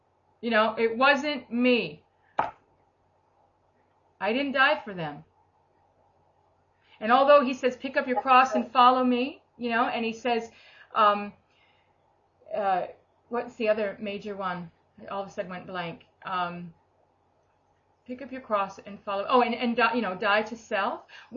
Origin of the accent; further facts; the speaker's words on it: United States; And I know I'm American as well. So that can go against me and go for me, depending on who I meet.